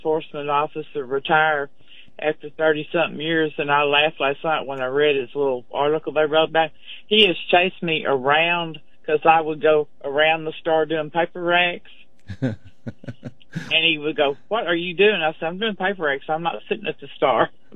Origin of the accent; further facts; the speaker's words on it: Henderson, United States; but I grew up in Henderson.